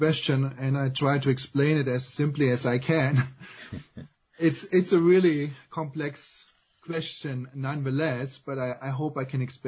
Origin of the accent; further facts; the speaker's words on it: Germany; English is a second language; now in Greer, United States; Well, I grew up in Germany, as you can possibly detect from my accent.